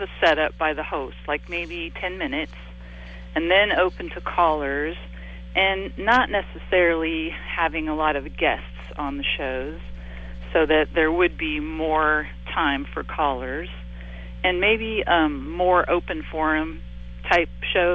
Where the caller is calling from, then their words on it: Portland, Oregon, United States; North Portland.